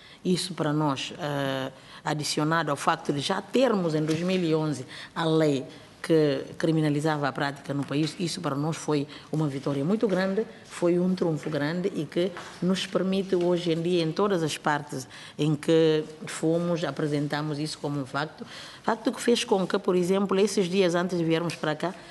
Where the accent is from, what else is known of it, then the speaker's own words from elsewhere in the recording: Guinea-Bissau; Eu, enquanto uma mulher submetida a essa prática, e enquanto guineense que sou